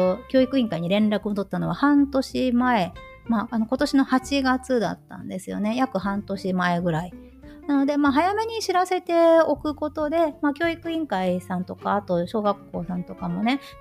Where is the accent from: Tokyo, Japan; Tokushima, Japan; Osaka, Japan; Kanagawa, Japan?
Tokushima, Japan; 自分の実家の徳島に帰る予定がなかったとしてね